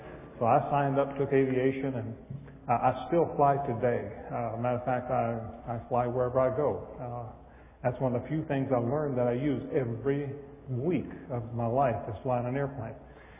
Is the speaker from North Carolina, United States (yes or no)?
yes; North Carolina, United States; I grew up in Western North Carolina, going to high school.